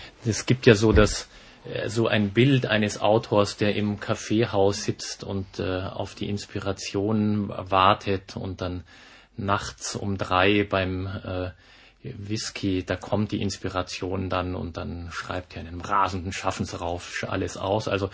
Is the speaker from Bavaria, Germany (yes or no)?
yes; Munich, Bavaria, Germany; Ich bin in München groß geworden